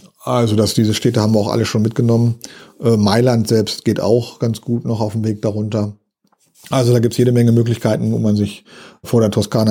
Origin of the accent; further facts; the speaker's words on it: Lower Saxony, Germany; wir kommen ja aus der Nähe von Hannover, aus dem Großraum